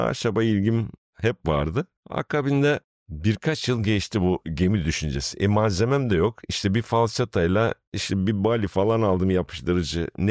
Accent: Geçkinli, Edirne, Turkey; born there; Bunun yanında Edirne Geçkinli Köyü, 1965 doğumluyum.

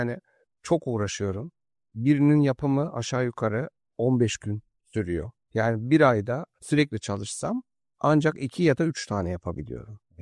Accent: Urfa, Şanlıurfa, Turkey; born there; Şimdi Urfa doğumluyum ben.

